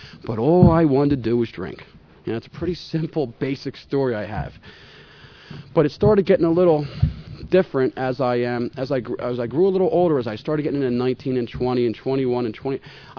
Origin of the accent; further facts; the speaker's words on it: Philadelphia, Pennsylvania, United States; I grew up in Philadelphia, and hung around the corners and played basketball with the guys and did all the stuff.